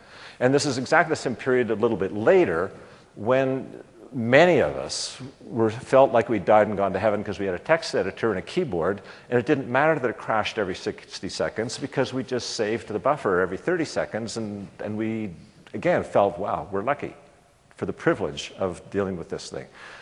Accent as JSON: {"language": "English", "country": "Canada", "said": "maybe it's because I'm Canadian and like ice hockey"}